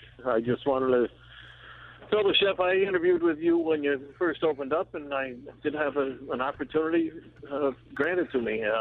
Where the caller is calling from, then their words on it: Vermont, United States; Driving a truck in Vermont.